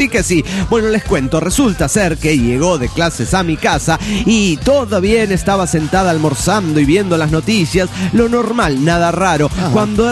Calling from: Neuquén, Argentina; de Neuquén, Argentina.

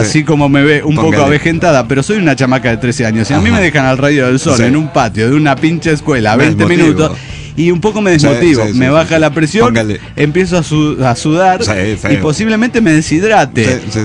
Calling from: Mexico City, Mexico; de Chilangolandia.

